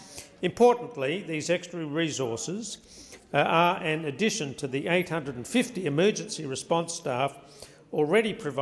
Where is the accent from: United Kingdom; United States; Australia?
Australia; Adelaide, South Australia; This includes approximately 370 who will be employed in my home state in Adelaide